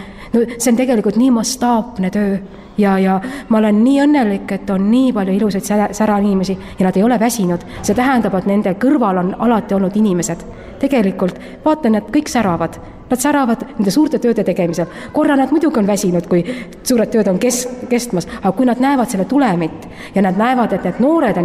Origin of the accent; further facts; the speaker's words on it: Saare County, Estonia; ma olen rõõmus, et ma olen saarlane.